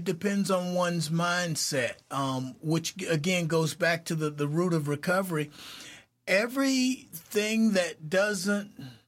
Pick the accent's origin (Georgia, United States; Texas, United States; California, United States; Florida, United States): Florida, United States; Fort Pierce; But with my story, I was born and raised in the South.